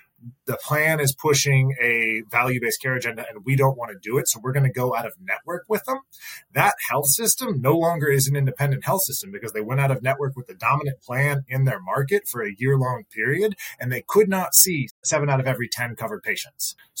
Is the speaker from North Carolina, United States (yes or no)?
yes; North Carolina, United States; born there; I am a North Carolinian by birth, so I will always come back to my home state.